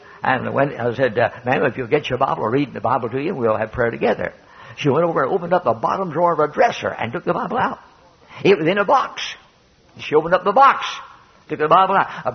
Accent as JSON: {"language": "English", "country": "United States", "said": "I'm an American. This is my country."}